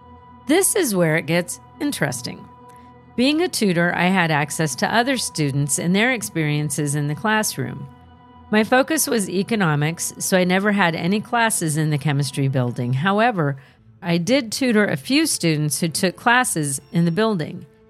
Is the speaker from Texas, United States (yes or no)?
yes; Lubbock, Texas, United States; I grew up in Lubbock and never heard a word about this